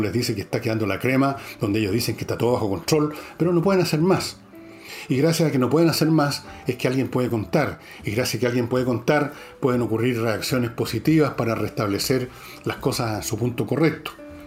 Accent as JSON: {"language": "Spanish", "country": "Chile", "said": "Nosotros somos chilenos, tenemos nada que ver con eso."}